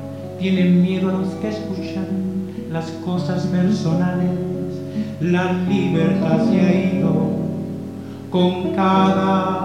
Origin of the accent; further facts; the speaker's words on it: Chile; moved away; also born or lived in Peru; Miles de chilenos salieron a todas partes, yo fui uno de ellos y me encontré en Perú. Solicité refugio y partí a la Gran Bretaña.